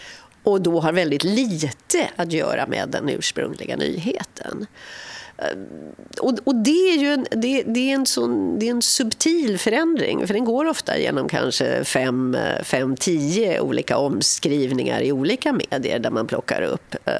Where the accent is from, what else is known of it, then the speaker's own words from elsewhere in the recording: Sweden; det är väldigt sorgligt att åka med en taxichaufför som hör att jag kommer från Sverige, som lever med bilden av att i Sverige kan man inte gå ut på gatorna.